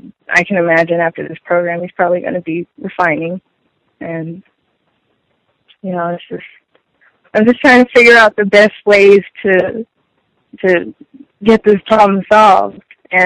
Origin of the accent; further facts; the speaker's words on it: St. Petersburg, Florida, United States; No, he's from my hometown. I'm from St. Petersburg, Florida.